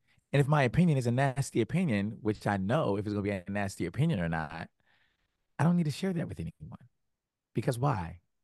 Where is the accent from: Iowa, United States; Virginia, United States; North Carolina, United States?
Virginia, United States; Richmond; and that we're mutuals and we're both from Richmond, Virginia